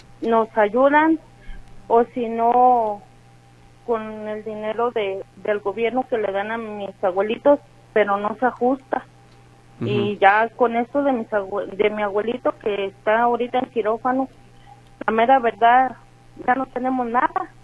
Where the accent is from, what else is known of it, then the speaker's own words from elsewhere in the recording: Cuquío, Jalisco, Mexico; Ajá, somos de Cuquío.